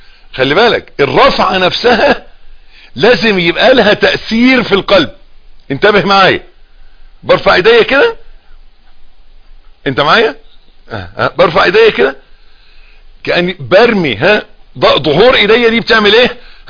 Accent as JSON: {"language": "Arabic", "country": "Egypt", "said": "بيقولوا عيبنا احنا كمصريين ان احنا بنتكلم من مناخيرنا، بنتكلمش من بقنا"}